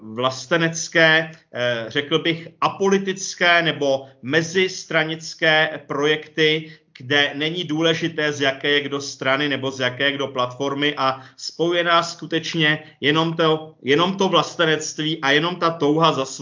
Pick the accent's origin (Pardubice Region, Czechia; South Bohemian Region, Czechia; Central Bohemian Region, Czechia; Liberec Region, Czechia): South Bohemian Region, Czechia; Tábor; jednak je to třeba tady u nás v Táboře, protože já jsem z Tábora